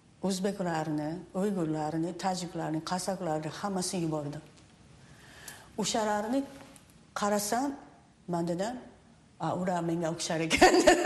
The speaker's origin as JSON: {"language": "Uzbek", "country": "Japan", "tie": "born or raised there", "said": "Yapon raqslarini yaxshi bilaman. Chunki o'sha yerda tug'ilganman va o'sdim."}